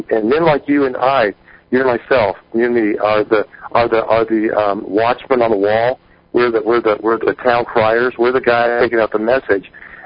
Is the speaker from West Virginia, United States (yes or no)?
no; Los Angeles, California, United States; I grew up in Los Angeles, okay, and I was there during the peak of the smog